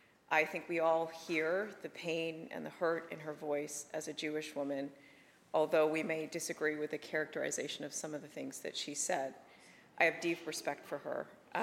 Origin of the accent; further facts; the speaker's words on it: British Columbia, Canada; we are in this together as British Columbians.